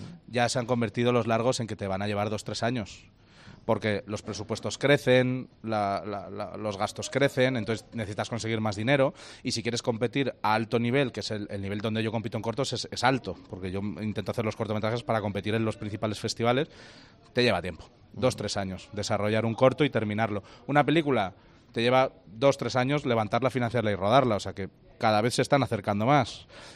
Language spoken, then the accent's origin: Spanish; Spain; como buenos españoles, tenemos en el ADN lo de en casa del herrero cuchillo de palo